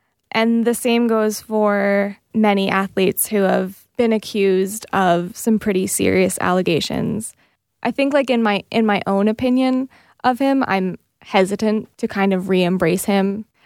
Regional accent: London, Ontario, Canada; I'm a Londoner

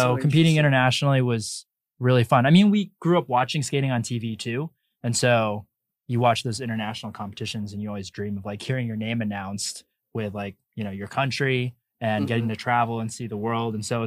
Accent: Connecticut, United States; Like, we grew up in Connecticut

